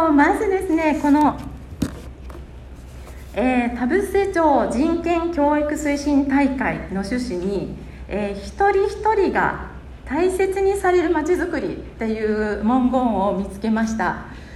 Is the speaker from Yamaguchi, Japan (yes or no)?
yes; Nagato, Yamaguchi, Japan; 私長門市出身なんですけど